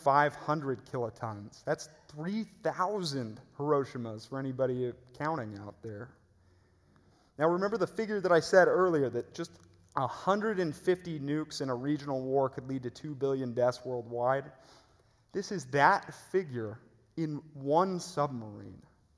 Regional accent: San Clemente, California, United States; my hometown of San Clemente

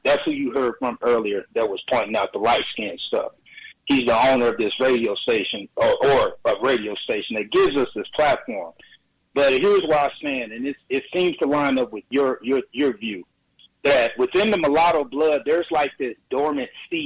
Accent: the South, United States; So that told me a lot about the people that I grew up with in the South already seeing how they behave.

